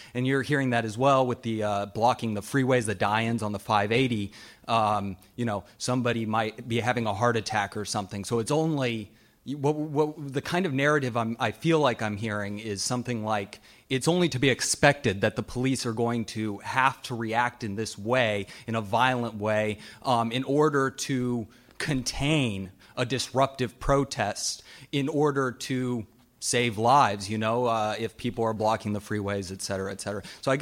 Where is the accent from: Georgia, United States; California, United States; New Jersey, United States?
California, United States; Oakland; I'm from Oakland, California.